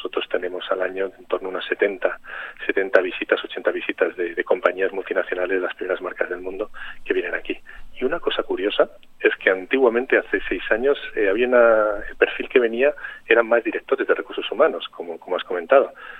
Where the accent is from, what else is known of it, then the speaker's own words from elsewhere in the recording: Spain; aquí como los españoles lo pronunciamos tan mal en francófono, pues lo sufrimos todos, yo incluido.